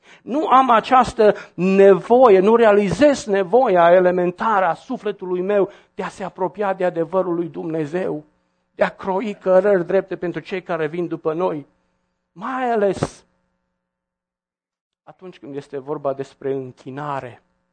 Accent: Romania; eu sunt român. Eu mi-s din frunce și nu sunt perfect

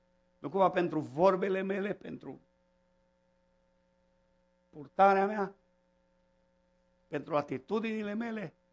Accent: Romania; Dar pentru că suntem români, eu mai folosesc și termenul acesta.

